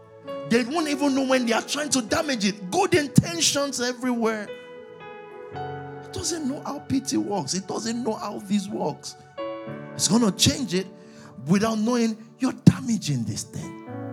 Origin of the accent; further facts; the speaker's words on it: Nigeria; Let me be clear. I'm African. I'm Nigerian second. I'm African first.